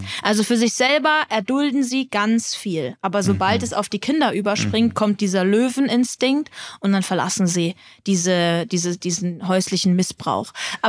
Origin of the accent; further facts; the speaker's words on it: Munich, Bavaria, Germany; Ich komme ja aus Minga